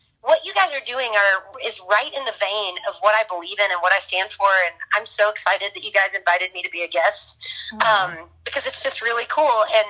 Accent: Florida, United States; because I'm from Florida, got to Texas quickly.

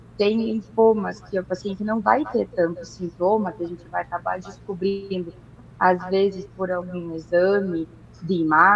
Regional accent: Paraná, Brazil; Sou original daqui do interior do Paraná mesmo.

